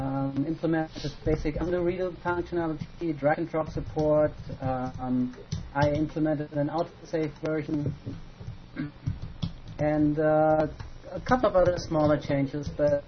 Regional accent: Frankfurt, Hesse, Germany; Frankfurt.

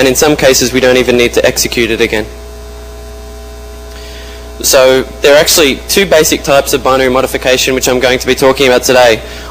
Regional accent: Sydney, New South Wales, Australia; I'm from Sydney, Australia.

